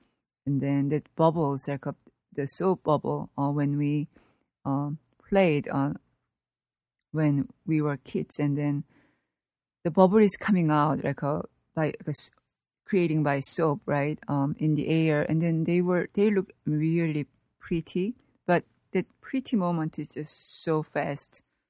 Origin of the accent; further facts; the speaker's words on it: Seoul, South Korea; moved away as an adult; now in United States; I was born in Seoul, Korea, and then I spent like until early 20s. I mean, like I came here when I was like 24.